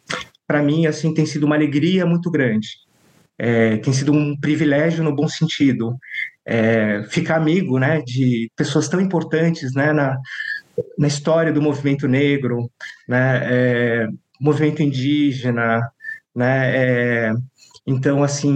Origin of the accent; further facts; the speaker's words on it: Brazil; então meus quatro avós são imigrantes japoneses que vieram para o Brasil, meus pais são brasileiros, eu sou brasileiro também, né?